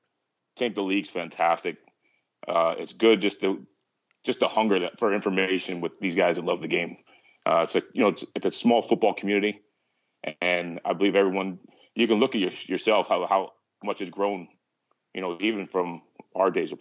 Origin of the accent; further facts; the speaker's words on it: California, United States; I grew up in Southern California, played football through high school, went to the JC level.